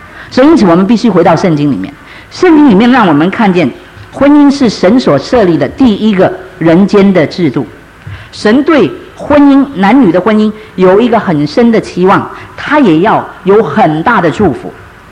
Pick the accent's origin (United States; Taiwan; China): United States; San Francisco, California; 我来自这个美国的加州三藩市